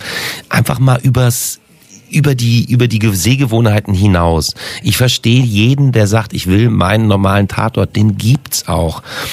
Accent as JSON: {"language": "German", "town": "Düsseldorf", "region": "North Rhine-Westphalia", "country": "Germany", "lives_now": "Berlin, Germany", "said": "Ich bin mittlerweile eingefleischter Kreuzberger, aber hier fing alles an. Also nach der Wende, ich bin Düsseldorfer"}